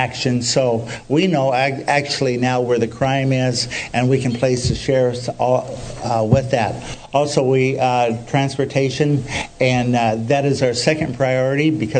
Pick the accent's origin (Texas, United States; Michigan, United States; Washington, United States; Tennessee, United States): Washington, United States; My dad said no, so I was born in Memorial. That's kind of where our community was. I was raised down here a few miles, went to Evergreen High School